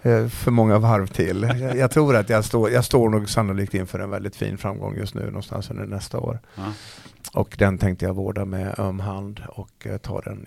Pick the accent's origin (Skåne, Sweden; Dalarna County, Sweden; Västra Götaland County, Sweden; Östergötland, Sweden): Dalarna County, Sweden; Falun; När jag var 7 år så satt jag på bordet hemma i Falun, köksbordet med benen i kors.